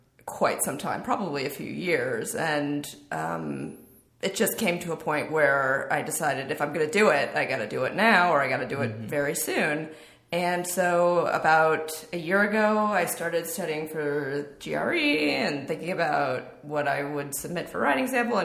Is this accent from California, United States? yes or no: yes; Los Angeles, California, United States; And while Los Angeles is my hometown, and I will always be an Angeleno in my heart